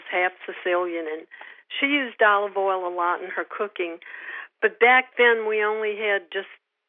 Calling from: Slidell, Louisiana, United States; In Slidell, Louisiana. It's kind of across the lake from New Orleans.

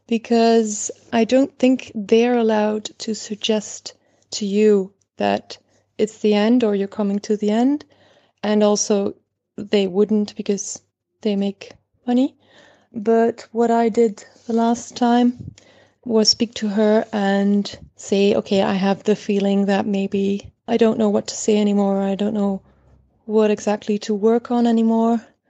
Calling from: Belgium; English is a second language; Sorry for the accent, by the way. I'm calling from Belgium.

